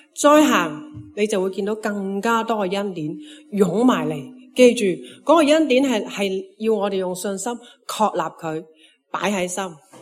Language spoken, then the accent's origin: Cantonese; Hong Kong; 我其实系一个华基嘅土生土长嘅原居民嚟嘅。我十岁咧就翻华富村，即系仲喺华富村嘅时候咧，我十岁就翻噶啦。